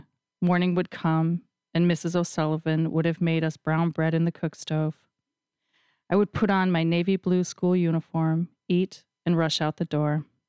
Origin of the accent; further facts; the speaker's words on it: Ireland; There was nothing for a girl of my age to do there, but I really loved being Irish, and I loved the ragged hills that lay beyond her cottage.